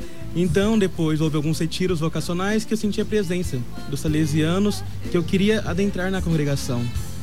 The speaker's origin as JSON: {"language": "Portuguese", "town": "Lins", "region": "São Paulo", "country": "Brazil", "said": "sou do interior de São Paulo, Lins."}